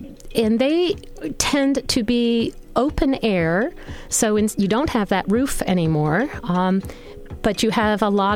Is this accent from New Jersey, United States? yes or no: yes; New Jersey, United States; growing up in New Jersey when the first mall opened anywhere near me when I was in high school.